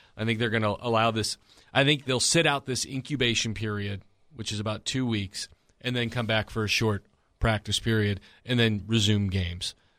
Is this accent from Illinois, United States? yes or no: yes; Chicago, Illinois, United States; I grew up in Chicago. I've lived through snowstorms and being snowed in.